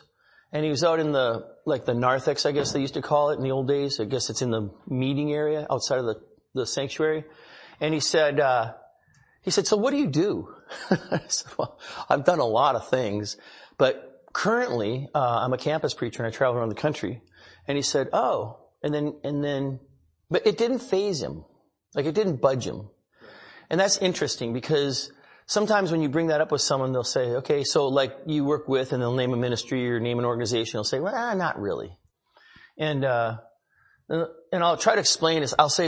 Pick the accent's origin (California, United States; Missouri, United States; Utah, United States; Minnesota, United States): Minnesota, United States; St. Cloud; I was born and raised in Minnesota, St. Cloud, Minnesota.